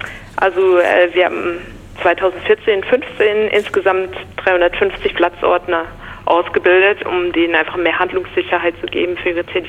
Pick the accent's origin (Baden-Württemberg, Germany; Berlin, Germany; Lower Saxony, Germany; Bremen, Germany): Baden-Württemberg, Germany; Pforzheim; ich bin ja eigentlich Badenserin. Ich komme ursprünglich ja aus Pforzheim, habe dann in Esslingen auch studiert und in Stuttgart gearbeitet